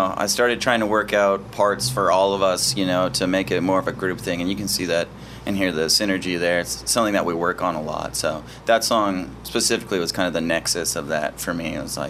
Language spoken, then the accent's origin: English; California, United States; We're from North County. We have a lot of different music up there.